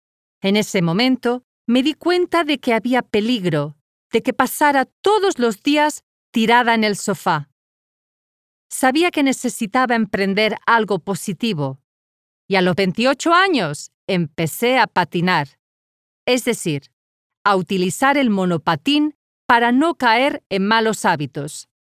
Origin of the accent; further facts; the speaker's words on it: Patagonia, Argentina; Yo crecí en Argentina, en un pequeño pueblo de la Patagonia